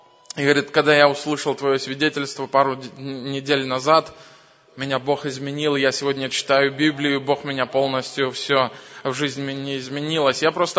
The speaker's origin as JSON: {"language": "Russian", "region": "Mogilev Region", "country": "Belarus", "said": "Я сам родом из Могилевской области, из Белоруссии."}